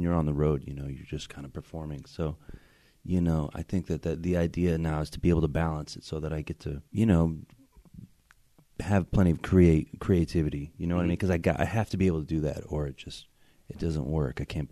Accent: Akron, Ohio, United States; now in Nashville, United States; I moved to Nashville from Akron. It's the only other place I've lived besides Akron.

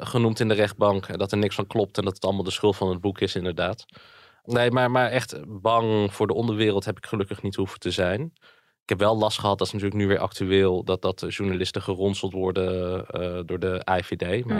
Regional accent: Friesland, Netherlands; born there; also born or lived in Alphen aan de Rijn / Zwolle / Groningen; Ja, ik ben geboren in Friesland. En ik heb nog in Alphen aan de Rijn, Zwolle, Groningen. Ik heb overal wel gewoond.

